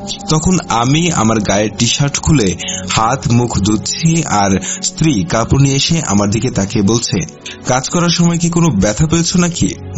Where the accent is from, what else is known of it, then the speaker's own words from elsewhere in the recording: Chandina, Chittagong Division, Bangladesh; আমার বাসা কুমিল্লা জেলার চান্দিনা থানার তীরচর নামক একটি গ্রামে অবস্থিত। আমার বাড়ি ও আমার কর্মস্থান পাশাপাশি 5 মিনিটের রাস্তা। তাই আগে বলে রাখি, আমার বাসা ও কর্মস্থান ঢাকা টু চট্টগ্রাম হাইওয়ে রাস্তার পাশে অবস্থিত।